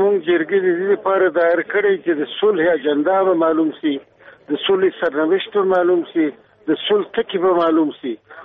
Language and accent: Pashto; Afghanistan; زه د افغانستان دی بچی